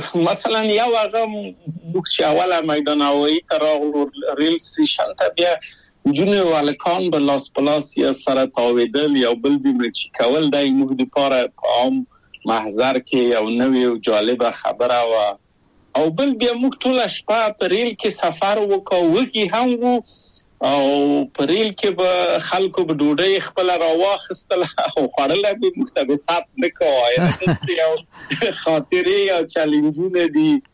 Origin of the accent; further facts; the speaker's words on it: Kabul, Afghanistan; moved away; او زه له کابل په یو دولتي بورس چکسلواکیا ته راغلم